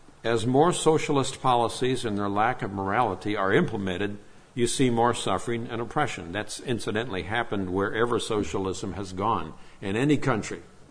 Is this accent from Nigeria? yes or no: yes; Nigeria; moved away; My parents took me to Africa when I was 11 months of age. As missionaries, and I grew up in Nigeria, West Africa.